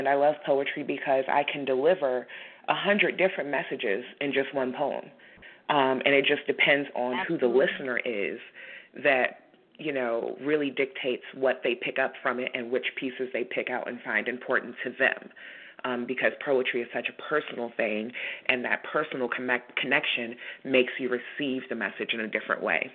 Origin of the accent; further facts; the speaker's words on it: Washington, District of Columbia, United States; I'm born and raised in Washington, D.C.